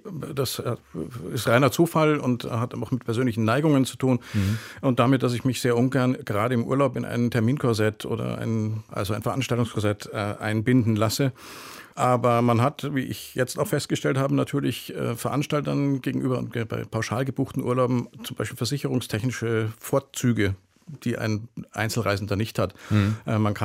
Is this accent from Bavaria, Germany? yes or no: yes; Bavaria, Germany; Ich komme aus Bayern. Meine Mutter, meine Schwiegermutter leben beide im Raum München-Rosenheim.